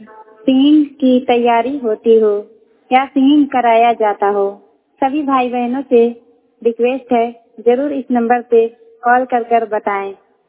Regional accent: Gorakhpur, Uttar Pradesh, India; बात कर रही हूँ। मेरा जिला गोरखपुर और मैं बीए फर्स्ट ईयर की छात्रवास हूँ।

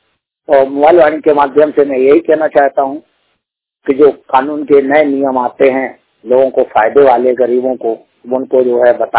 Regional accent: Narmadapuram, Madhya Pradesh, India; मेरा रिकार्थी जिला नर्मदापुरम मध्य प्रदेश का निवासी हूँ।

